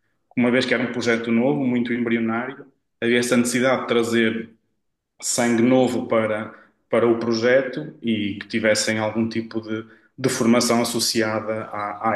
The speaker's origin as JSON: {"language": "Portuguese", "region": "Bragança", "country": "Portugal", "said": "Vim de Bragança, cheio de ambição"}